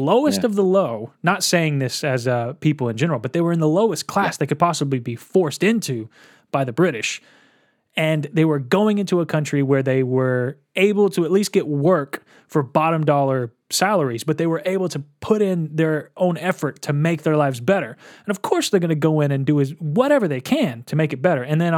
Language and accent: English; Nashville, Tennessee, United States; And I was like, yeah, I'm from Nashville.